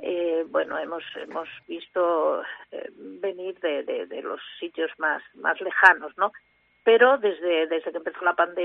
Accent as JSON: {"language": "Spanish", "country": "Spain", "said": "y el resto de hermanas somos españolas."}